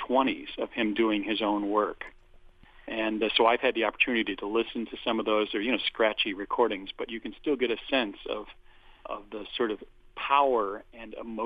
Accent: Illinois, United States; also born or lived in Seattle; Originally, I was still living back in Seattle about 6 or 7 years ago, even though I'm from Illinois.

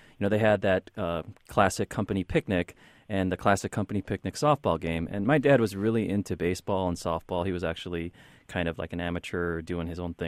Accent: Buffalo Grove, Illinois, United States; Yeah, I grew up in Buffalo Grove, which was predominantly at that time Jewish.

